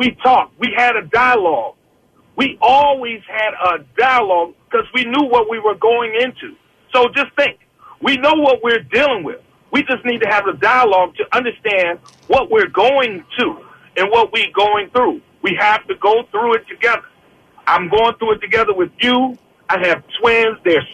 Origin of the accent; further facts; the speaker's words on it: Philadelphia, Pennsylvania, United States; now in Virginia, United States; I was born in Philadelphia. I live in Virginia now. Grew up in the Strawberry Mansion section.